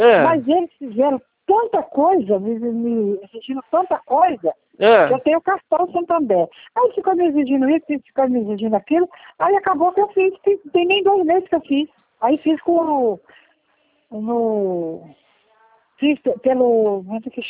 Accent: Rio de Janeiro, Brazil; Eu sou do estado do Rio de Janeiro.

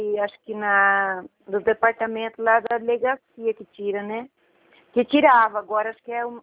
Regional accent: Jandaia do Sul, Paraná, Brazil; born there; Eu nasci no Paraná mesmo.

